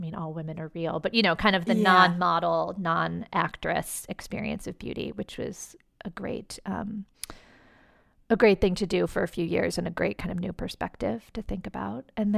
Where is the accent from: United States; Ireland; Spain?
United States; Washington, District of Columbia; I grew up in Washington, D.C., and, you know, in D.C., everyone was doing politics or, you know, getting ready to go to law school.